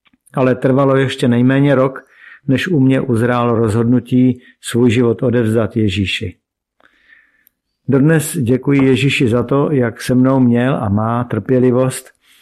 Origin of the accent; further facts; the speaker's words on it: Teplice, Ústí nad Labem Region, Czechia; born there; Církev bratrská. Narodil jsem se před 55 lety v Teplicích. Vyrůstal jsem v době totality a až do svých zhruba 20 let jsem křesťanství vnímal jen jako přežitou a neužitečnou pohádku.